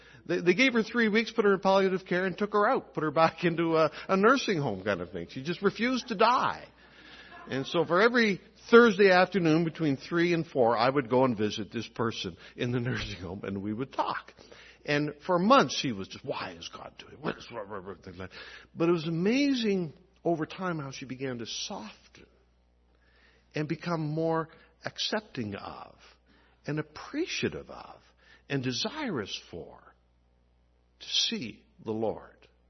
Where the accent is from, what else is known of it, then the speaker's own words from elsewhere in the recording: Scotland, United Kingdom; I'm Scottish, and they accuse us of being tough.